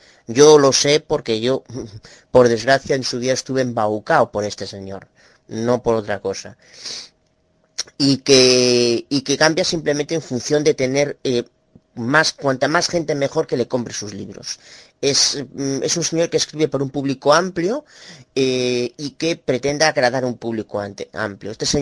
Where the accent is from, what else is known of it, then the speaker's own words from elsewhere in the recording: Galicia, Spain; Soy Aboada de Galicia, España.